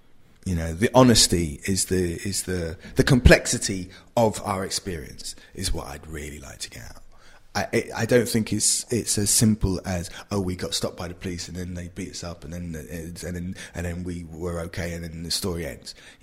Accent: England, United Kingdom; born there; Listen, man, I was born here. Me as an English man. You know, that's the irony.

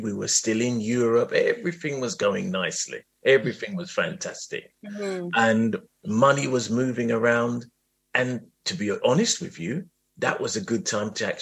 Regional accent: Lewisham, London, United Kingdom; But I am from South East London and I'm from Lewisham.

